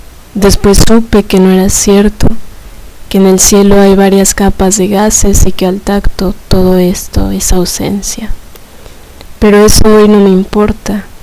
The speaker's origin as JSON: {"language": "Spanish", "region": "Mexico City", "country": "Mexico", "said": "soy de la Ciudad de México."}